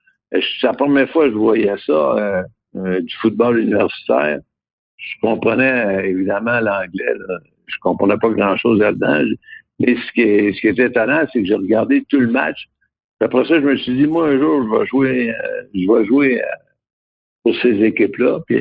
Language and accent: French; Quebec City, Quebec, Canada; je suis originaire de Québec.